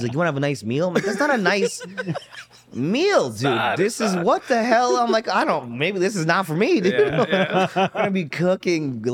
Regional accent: Scarborough, Ontario, Canada; I am from Scarborough. Yeah, born and raised. Right. Parents are still in the same house.

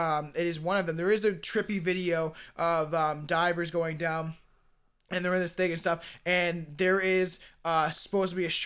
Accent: Canada; because we are Canadian.

